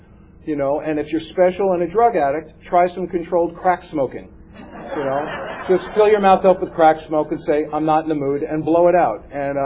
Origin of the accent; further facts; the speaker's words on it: New York City, New York, United States; I grew up in the Bronx in New York City.